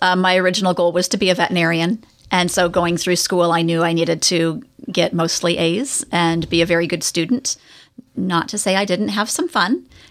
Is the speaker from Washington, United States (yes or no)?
yes; Kirkland, Washington, United States; No, I was actually raised in Kirkland, Juanita area, and that's where I grew up.